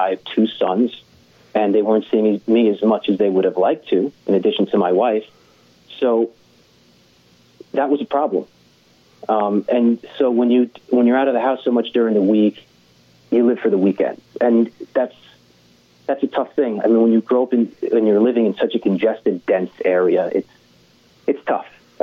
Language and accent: English; Northeast, United States; Growing up in the Northeast, I had a pretty good upbringing.